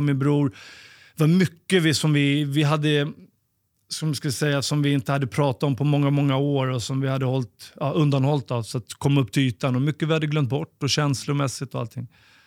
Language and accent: Swedish; Stockholm, Stockholm County, Sweden; vi växte upp i Farsta, en förort till Stockholm. Då. Jag och brorsan.